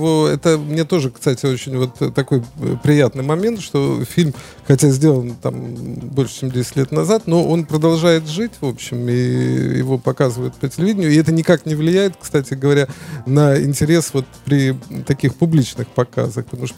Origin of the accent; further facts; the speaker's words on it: Odesa, Odesa Oblast, Ukraine; Я сам из Одессы и вырос в Одессе.